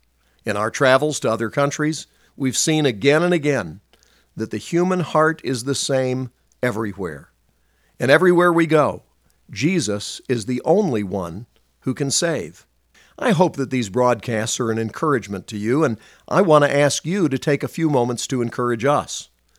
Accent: Montreat, North Carolina, United States; When I was growing up in Montreat, right as I was going to college there

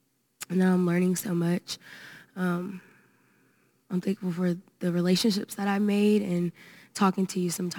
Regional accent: Atlanta, Georgia, United States; I'm 15, and I'm from Atlanta, Georgia.

